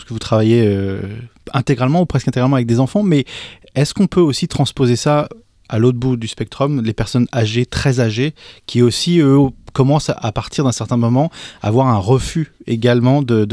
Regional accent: France; moved away; moi ça fait aussi un petit moment que je suis parti de France

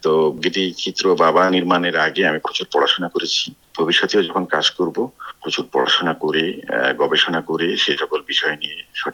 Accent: Bangladesh; আমি তো বাংলাদেশে জন্ম হওয়া একটি ছেলে, সেই সমাজেই আমি বড় হয়েছি

